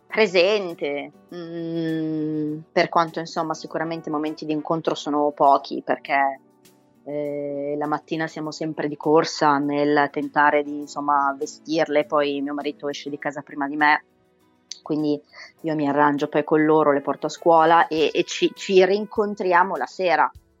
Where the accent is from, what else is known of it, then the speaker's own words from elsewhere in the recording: Milan, Lombardy, Italy; io credo di essere una delle poche milanesi doc, nel senso che ho mamma e papà nati entrambi a Milano.